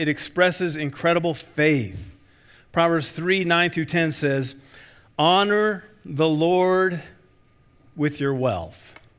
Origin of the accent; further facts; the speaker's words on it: Iowa, United States; It's my own state of Iowa. My home state of Iowa.